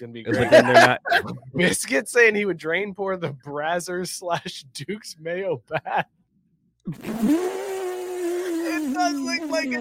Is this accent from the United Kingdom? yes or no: no; Ireland; I'm Irish